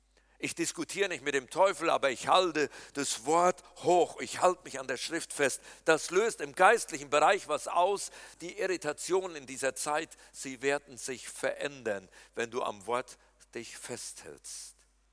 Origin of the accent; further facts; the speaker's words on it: Berlin, Germany; Und wir sind so damit beschäftigt, was alles nicht funktioniert als echte Berliner.